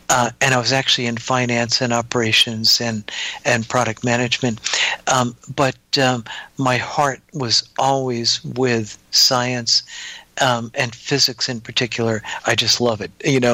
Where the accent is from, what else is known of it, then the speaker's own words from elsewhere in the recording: Teaneck, New Jersey, United States; I come from New Jersey, as I just mentioned, and I grew up in Teaneck, New Jersey, which is a little town.